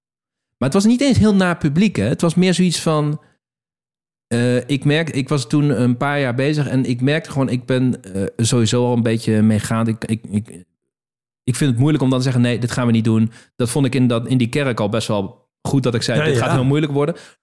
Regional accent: Nijmegen, Gelderland, Netherlands; En ik kom uit Nijmegen.

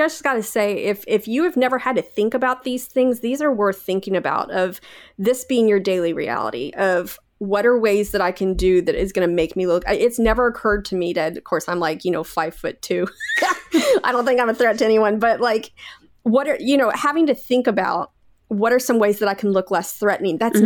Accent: Canada; I'm Canadian, eh?

